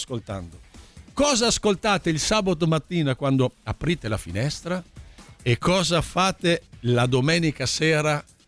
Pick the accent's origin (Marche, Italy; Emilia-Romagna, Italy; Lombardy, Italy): Emilia-Romagna, Italy; Carpi; un altro che sento molto la partita è dalle mie parti, cioè Carpi, Modena